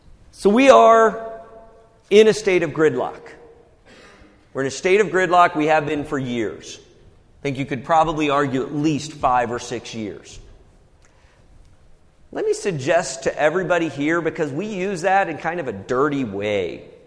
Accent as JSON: {"language": "English", "region": "Midwest", "country": "United States", "said": "I'm from the Midwest. I realize that's oftentimes coming out here kind of a dirty word."}